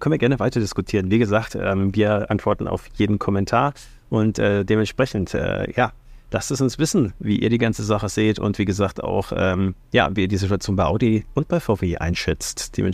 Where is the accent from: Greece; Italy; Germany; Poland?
Germany; weil ich natürlich als Deutscher mir Mick wünschen würde mit einer zweiten Chance.